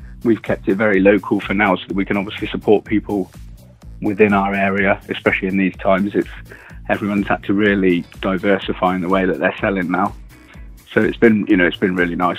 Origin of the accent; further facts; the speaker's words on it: Wallingford, South East England, United Kingdom; we live in Wallingford. We grew up in Wallingford, went to Wallingford School